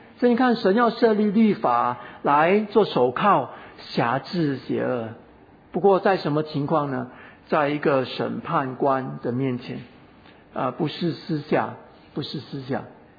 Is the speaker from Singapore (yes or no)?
yes; Singapore; 他知道我们来自新加坡，所以你来自新加坡，叫你来美国干嘛？来美国干嘛？